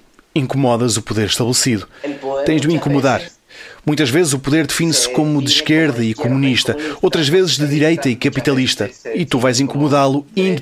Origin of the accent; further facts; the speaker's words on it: Palestine; Eu que sou palestiniano, filho de refugiados.